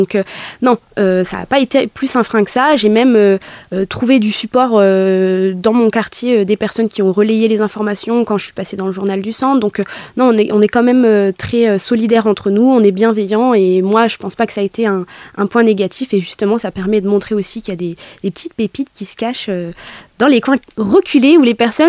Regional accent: Nevers, Bourgogne-Franche-Comté, France; Alors moi, je suis née à Bourges, mais c'était juste un détour pour ma naissance, donc moi je suis de Nevers et j'ai grandi à la Grande Pâture. Voilà, donc c'est un quartier entre guillemets prioritaire de la ville, mais on s'y sent bien quand même.

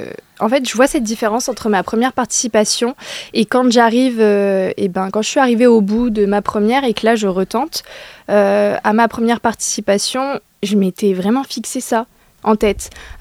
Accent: Bourgogne-Franche-Comté, France; J'ai 23 ans. Je suis originaire de la Nièvre. J'ai fait d'ailleurs mes études à Nevers, dont dans ce lycée à Raoul Folraud.

